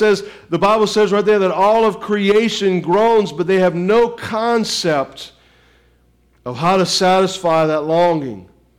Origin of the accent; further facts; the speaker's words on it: New Orleans, Louisiana, United States; I grew up in New Orleans, and so I know all of the stuff.